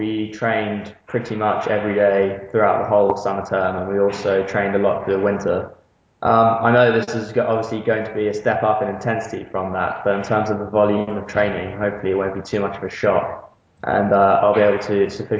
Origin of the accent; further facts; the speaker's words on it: South Africa; born there; I was born in South Africa, so I was really keen to go back there for a year